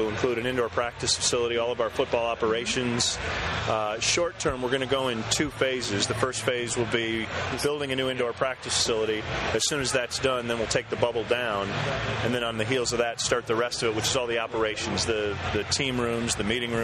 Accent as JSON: {"language": "English", "region": "Minnesota", "country": "United States", "tie": "born or raised there", "said": "First of all, I grew up in Minnesota."}